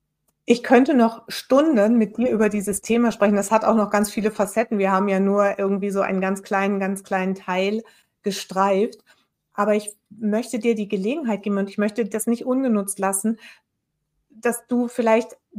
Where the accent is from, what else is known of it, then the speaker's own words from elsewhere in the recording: West Germany, Germany; ich bin aus dem Westen, im Westen groß geworden